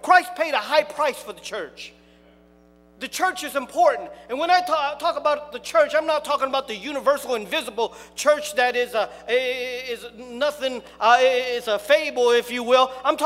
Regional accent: Cambodia; also born or lived in Massachusetts; now in United States; I'm from Massachusetts, and they still didn't like it. Now, you want me to go further? I'm from Cambodia, okay?

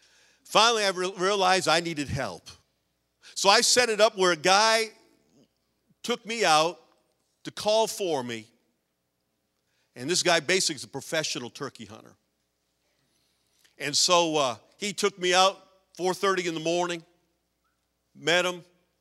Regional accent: Massachusetts, United States; I grew up in Massachusetts. I love hunting and fishing

